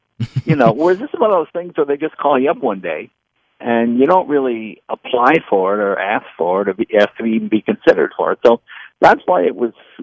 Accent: Boston, Massachusetts, United States; and I'm from Boston

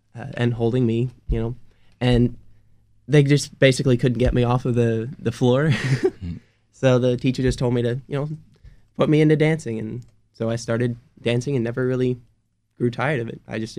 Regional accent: Brunswick, Georgia, United States; Well, I originally started in a very small town ballet school in Brunswick, Georgia.

